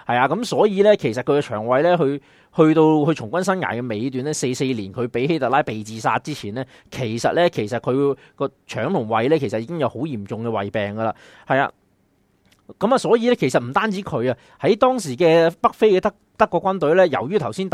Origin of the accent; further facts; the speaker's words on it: Guangdong, China; 其实呢三餐呢係同我哋广东人呢好大分别㗎